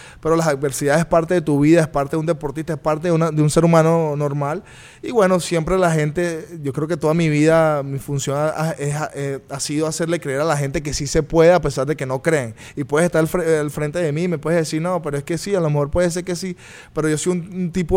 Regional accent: Washington, District of Columbia, United States; Yo me crié básicamente en Washington, D.C., donde muy pocas personas hablan español y donde yo crecí era netamente inglés

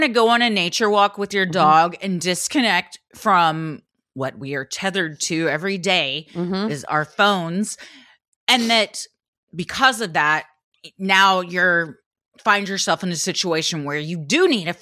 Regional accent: Canada; because I'm a Canadian, eh?

